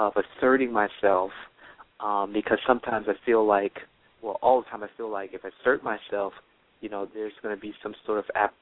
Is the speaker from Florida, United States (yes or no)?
yes; Florida, United States; I'm from Florida, too.